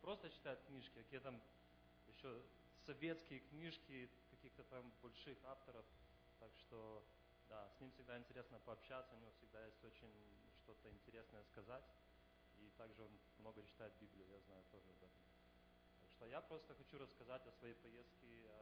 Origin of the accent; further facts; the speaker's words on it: United States; Потому что как бы я вырос в Америке, живу в Америке